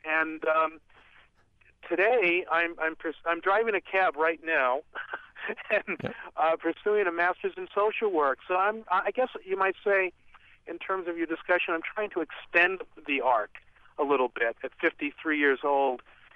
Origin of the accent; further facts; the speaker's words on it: New York, United States; First of all, I'm originally from New York, and you were reading the passage about the warehouse-like disco, and I know we were in the same place.